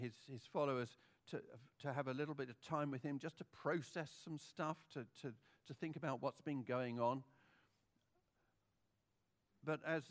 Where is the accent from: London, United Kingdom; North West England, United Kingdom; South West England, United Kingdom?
South West England, United Kingdom; Malmesbury; We come from Malmesbury in Wiltshire in the UK, a bit west of bit east of Bristol, a bit west of Swindon.